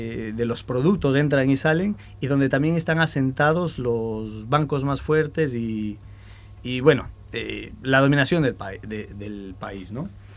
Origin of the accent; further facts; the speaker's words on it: Ecuador; yo que soy ecuatoriano, que conozco cómo se maneja ahí